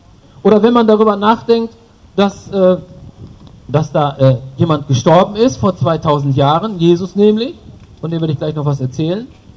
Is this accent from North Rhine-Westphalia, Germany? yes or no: yes; Bielefeld, North Rhine-Westphalia, Germany; Ich komme hier aus Nordrhein-Westfalen, ein bisschen weiter Richtung Osten, Großraum Bielefeld, ja, beim aktuellen Bundesliga-Absteiger Paderborn und beim Aufsteiger Arminia Bielefeld. Das ist so meine Heimat. Und ich bin verheiratet, habe zwei Kinder